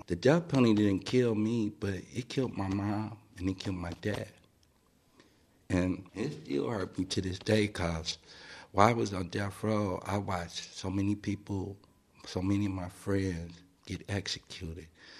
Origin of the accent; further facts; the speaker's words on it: Cincinnati, Ohio, United States; Well, in 1985, I was arrested for a murder and a robbery in the state of Ohio. I'm from Cincinnati, Ohio.